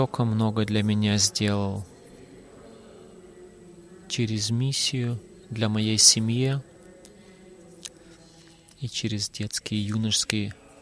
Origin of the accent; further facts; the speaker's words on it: Germany; Russian is a second language; я из Германии.